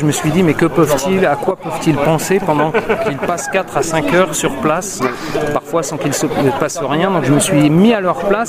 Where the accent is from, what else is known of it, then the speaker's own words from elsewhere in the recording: Nantes, Pays de la Loire, France; De France, de l'autre côté, moi je suis à l'ouest.